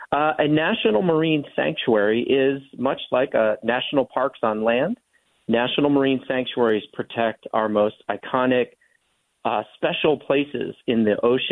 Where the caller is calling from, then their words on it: Hilo, Hawaii, United States; And in fact, I'm calling in from Hawaii right now. I am on the shores of Hilo on the big island of Hawaii.